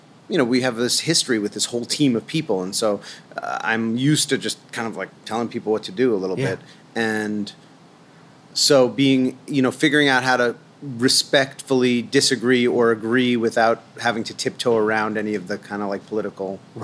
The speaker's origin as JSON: {"language": "English", "region": "New York", "country": "United States", "tie": "born or raised there", "also_born_or_lived": "Boonton", "said": "I grew up on 83rd Street and First Avenue."}